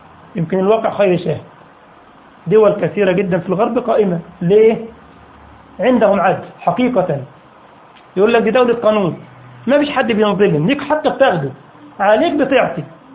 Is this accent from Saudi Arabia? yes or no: no; Egypt; عندنا في مصر المثل ده، مش عارف بقى في الجزائر عندكم